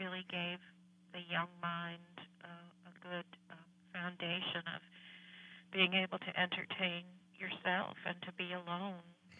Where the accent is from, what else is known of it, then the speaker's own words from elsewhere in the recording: New Rochelle, New York, United States; songs that our family listened to on the stereo in the living room and growing up in New Rochelle